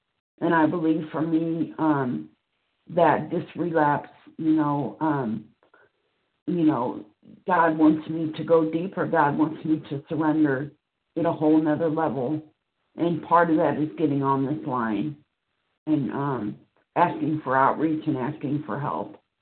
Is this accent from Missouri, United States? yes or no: yes; Missouri, United States; I am from Missouri